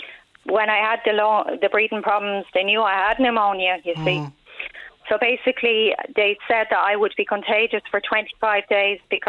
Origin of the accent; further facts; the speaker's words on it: Dublin, Leinster, Ireland; now in France; I'm from Dublin.